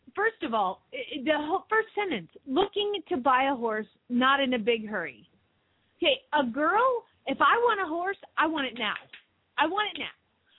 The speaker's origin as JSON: {"language": "English", "region": "the South", "country": "United States", "said": "And I'm sorry, I am from the South, so if I offend any Southern listeners, like, you can't – I'm from there, so I can make fun"}